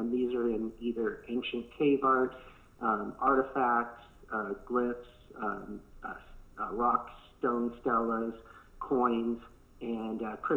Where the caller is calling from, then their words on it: California, United States; I'm calling from California.